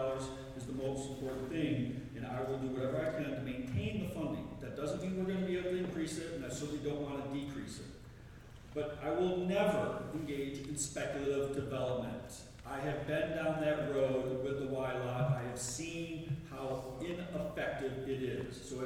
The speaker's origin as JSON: {"language": "English", "town": "Ann Arbor", "region": "Michigan", "country": "United States", "tie": "born or raised there", "said": "That being said, I grew up in Ann Arbor. My friends are out there living under the bridge, walking the streets homeless."}